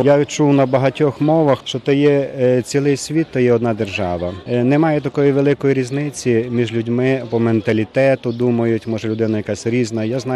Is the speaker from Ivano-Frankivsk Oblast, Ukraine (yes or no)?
yes; Ivano-Frankivsk Oblast, Ukraine; now in Italy; Ми з Івано-Франківщини, Коломийського району.